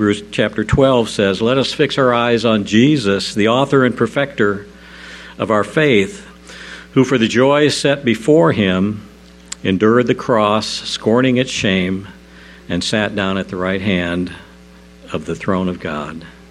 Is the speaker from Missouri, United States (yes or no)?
yes; Rolla, Missouri, United States; we're from Rolla, and Route 66 goes right through Rolla.